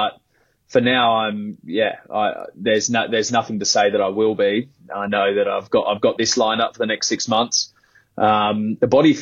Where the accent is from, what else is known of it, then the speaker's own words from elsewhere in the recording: Australia; So my hope as an Aussie fan and player is that, your Lions supporters are bloody excited to spend some money and get down to Australia.